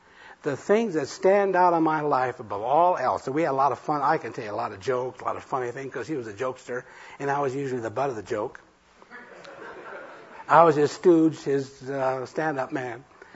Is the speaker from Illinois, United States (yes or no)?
no; Iowa, United States; Now, I came from the Iowa farm. And the Saturday night bath was, that was it.